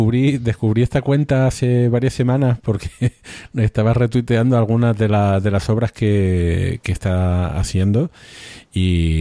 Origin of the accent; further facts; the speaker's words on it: Spain; nosotros que somos españoles, representan fuera de España